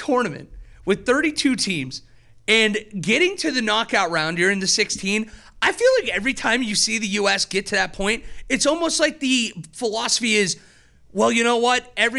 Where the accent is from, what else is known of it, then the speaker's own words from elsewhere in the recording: Ohioville, Pennsylvania, United States; I grew up in Ohioville, Pennsylvania.